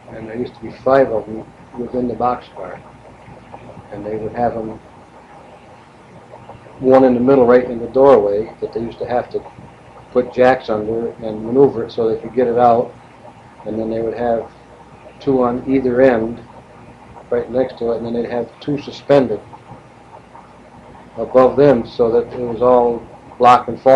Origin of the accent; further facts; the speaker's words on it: Lakeville, Connecticut, United States; In the resident of Lakeville.